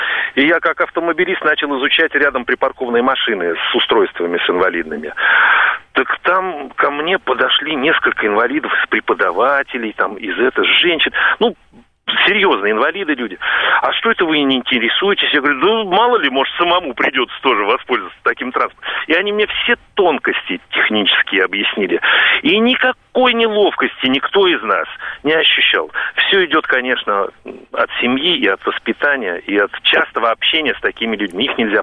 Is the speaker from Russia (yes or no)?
yes; Moscow, Russia; Мы из Москвы